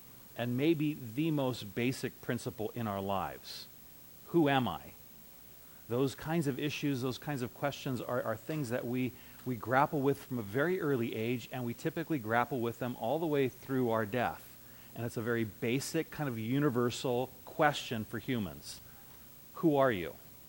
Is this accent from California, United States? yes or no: yes; Montebello, California, United States; I grew up in Montebello.